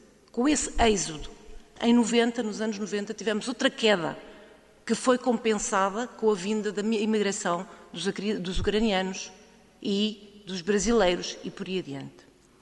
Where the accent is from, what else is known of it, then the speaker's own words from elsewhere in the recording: Alentejo, Portugal; eu sou alentejana, mas eu vivo numa zona de minifúndio, onde as mulheres trabalham tanto como os homens na agricultura. Estou a viver no Nordeste Transmontano.